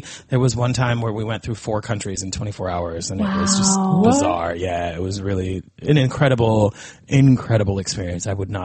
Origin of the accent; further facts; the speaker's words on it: Connecticut, United States; I grew up in Connecticut singing in the church.